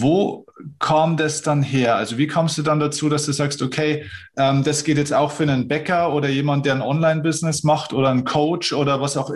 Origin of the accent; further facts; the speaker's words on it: Bavaria, Germany; sagt man bei uns in Bayern